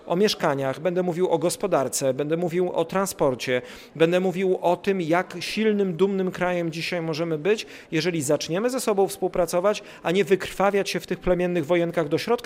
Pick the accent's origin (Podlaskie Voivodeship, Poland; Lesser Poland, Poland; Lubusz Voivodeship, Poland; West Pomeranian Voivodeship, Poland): Podlaskie Voivodeship, Poland; Białystok; Ja jestem z Białegostoku, przecież tego nie ukrywam.